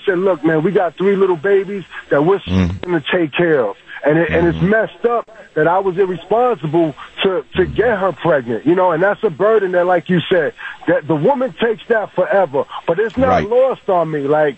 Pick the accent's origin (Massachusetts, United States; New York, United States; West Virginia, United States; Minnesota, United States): New York, United States; now in Trenton, United States; Well, I grew up in New York. Right now I'm in New Jersey and I'm in Trenton.